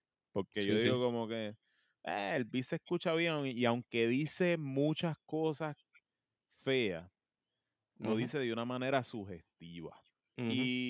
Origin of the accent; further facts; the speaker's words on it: Puerto Rico; puertorriqueños nos aburre.